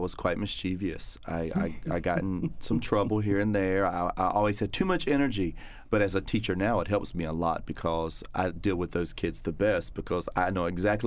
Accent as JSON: {"language": "English", "region": "North Carolina", "country": "United States", "tie": "born or raised there", "said": "I grew up in the country, eastern North Carolina, down a dirt road, and all my life I just wanted to travel and see the world"}